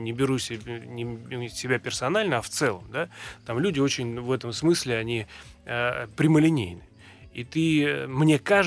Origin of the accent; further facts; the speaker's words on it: Moscow, Russia; я, будучи коренным москвичом и предыдущую часть жизни отработавший в Москве